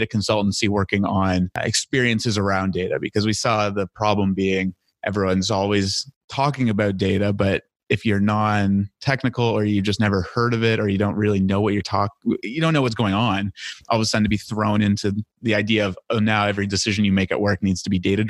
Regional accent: Toronto, Ontario, Canada; moved away as an adult; now in New Brunswick, Canada; So I grew up in Toronto and then came to New Brunswick to go to university for forestry.

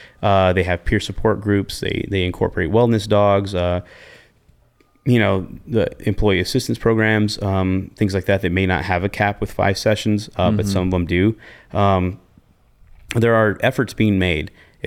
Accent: New Mexico, United States; I'm from New Mexico originally.

